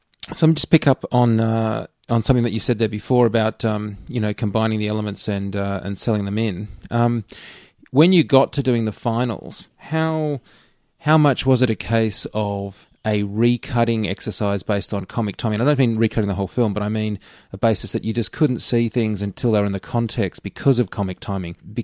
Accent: Australia; being an Australian, I kind of recognize certain

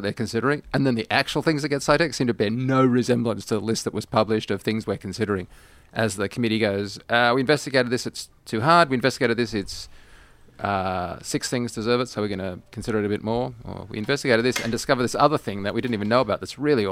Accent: Australia; from my point of view, being an Australian

